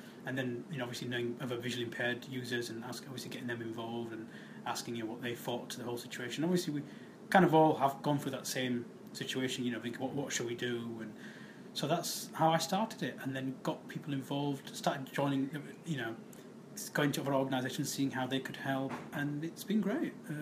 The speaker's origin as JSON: {"language": "English", "town": "Leeds", "region": "Yorkshire and the Humber", "country": "United Kingdom", "said": "I'm from Leeds. I'm 35."}